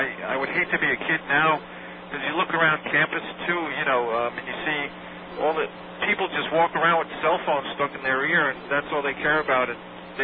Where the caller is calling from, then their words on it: Long Island, New York, United States; Long Island, New York.